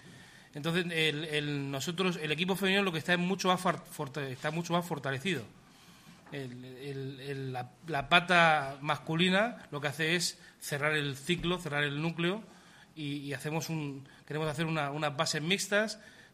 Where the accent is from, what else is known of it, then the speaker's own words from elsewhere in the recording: Cartagena, Region of Murcia, Spain; nosotros somos de Cartagena